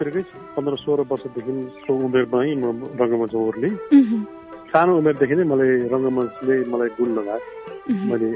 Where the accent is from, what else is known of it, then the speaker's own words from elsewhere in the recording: Kathmandu, Bagmati, Nepal; born there; म काठमाडौँमै जन्मेँ, तर मेरो बाल्यकाल चाहिँ यता पनि बितेको छ, उता पनि बितेको छ।